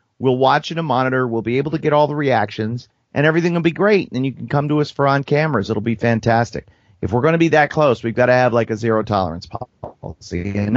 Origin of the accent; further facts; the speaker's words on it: New York, United States; born there; no, I was born in New York.